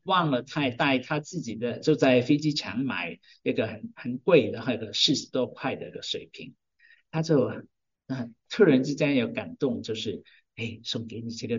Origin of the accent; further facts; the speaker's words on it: Hong Kong; 不是好像我们从香港来从中国来的